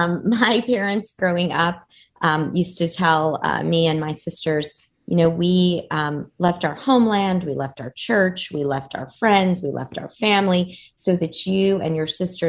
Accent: Dallas, Texas, United States; also born or lived in Cairo, Egypt; my parents decided to immigrate from Cairo to Dallas, Texas, when I was a very young girl.

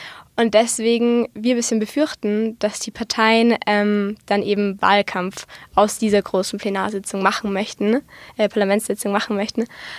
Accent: Austria; bei uns in Österreich in allen Hauptstädten von den Bundesländern

